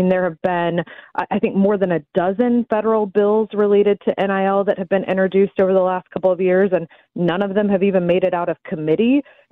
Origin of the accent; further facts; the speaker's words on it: Atlanta, Georgia, United States; I don't live up there anymore, but I'm born and bred in Atlanta